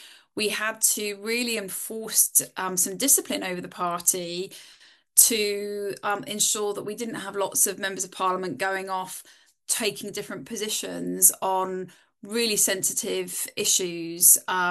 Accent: United Kingdom; I'm conscious that I'm a Brit talking about a party of a country that I'm not a voter

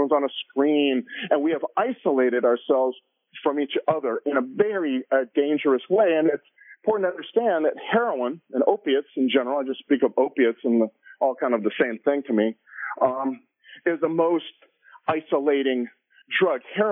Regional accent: California, United States; I grew up in Southern California. My mom is from Iowa.

